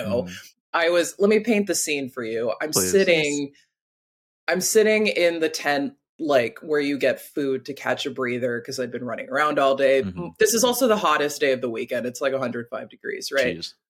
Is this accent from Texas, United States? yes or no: yes; Houston, Texas, United States; It makes me so sad and anxious and just stirs up a bunch of teenage trauma from growing up in Houston and dealing with hurricanes.